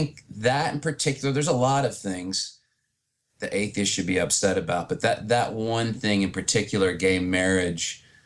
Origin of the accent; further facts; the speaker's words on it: Arkansas, United States; I am from Arkansas, and I've always been a huge fan of the Arkansas Razorbacks.